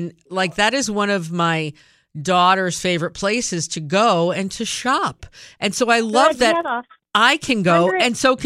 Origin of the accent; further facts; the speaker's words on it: Connecticut, United States; throughout all the years that I'm from Connecticut, so, you know, that was always the mall.